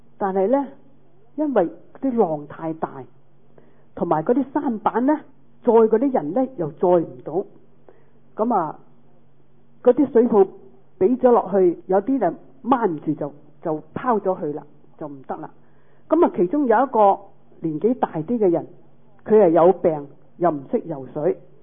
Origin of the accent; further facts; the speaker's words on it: Hong Kong; 台湾人讲就是便当的，那我们香港人讲就是饭盒